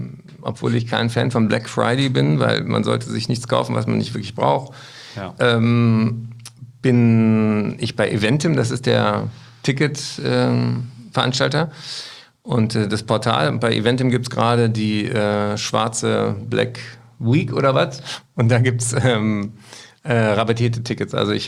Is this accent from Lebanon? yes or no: no; Berlin, Germany; Da spiele ich in meiner Heimatstadt im Tempodrom.